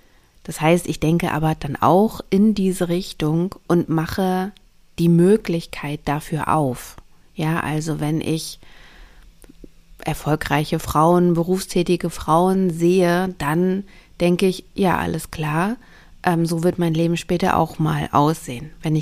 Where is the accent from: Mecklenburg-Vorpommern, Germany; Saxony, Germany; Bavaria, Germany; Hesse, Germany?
Mecklenburg-Vorpommern, Germany; Rostock; born there; Und ich bin 1984 in Rostock geboren, das heißt, ich bin noch knapp im Sozialismus aufgewachsen.